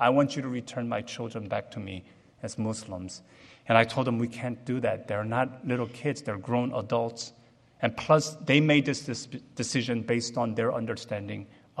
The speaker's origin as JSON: {"language": "English", "country": "United States", "tie": "born or raised there", "said": "You know, growing up in America, I thought being bilingual, Korean and English, was something."}